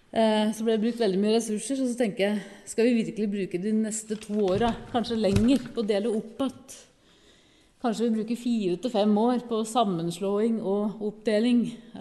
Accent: Lillehammer, Innlandet, Norway; also born or lived in Hamar; now in Toten, Norway; Nei, opprinnelig hamarsing. Jeg vokste opp på Lillehammer og havnet på Toten

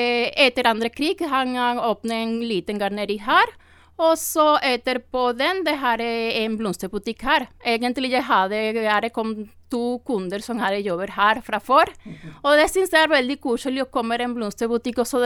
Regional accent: Venezuela; first language Spanish; Norwegian is a second language; now in Norway; Ja, jeg kommer fra Venezuela. Venezuela, vi prater spansk.

